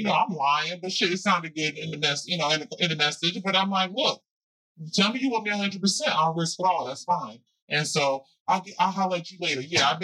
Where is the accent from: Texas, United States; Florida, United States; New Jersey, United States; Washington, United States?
New Jersey, United States; I got some street smarts in me. I'm from Jersey, so don't play with me